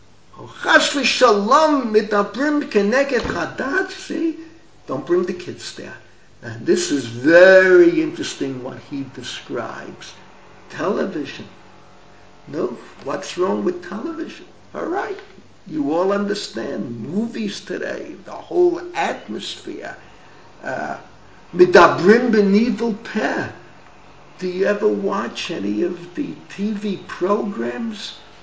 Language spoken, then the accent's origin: English; Bronx, New York, United States; I grew up in the Bronx, 700,000 plus Jews.